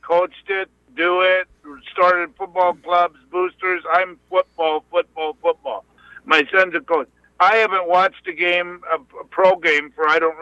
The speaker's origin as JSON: {"language": "English", "country": "United States", "said": "Let's just say it. I'm an American. Yeah, I love the flag and what it represents."}